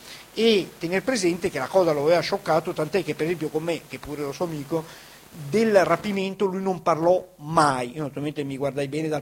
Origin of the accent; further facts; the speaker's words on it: Arcore, Lombardy, Italy; io vengo da Milano, provincia di Arcore